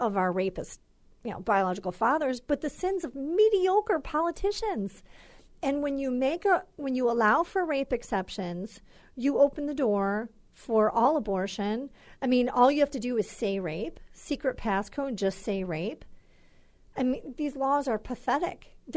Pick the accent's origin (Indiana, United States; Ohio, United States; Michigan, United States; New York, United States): Michigan, United States; I'm from Michigan, where we have never had a rape exception in a single law